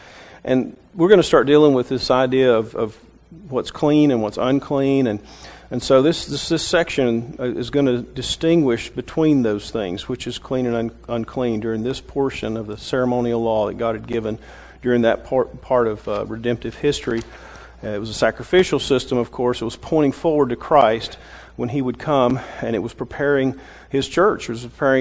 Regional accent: Southern US, United States; I'm a Southerner. I'm just a plain old country boy. And so I grew up eating vegetables and pork and beef and poultry and biscuits.

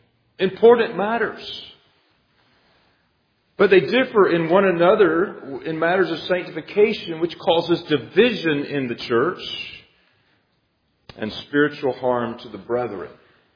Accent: United States; It's not a slam on Americans. I'm very thankful I'm an American

